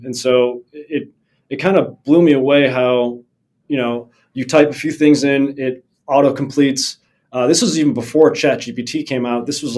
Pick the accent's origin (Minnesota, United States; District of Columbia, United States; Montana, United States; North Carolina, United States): Minnesota, United States; Yeah, I grew up in Minnesota and I have a master's from University of Southern California.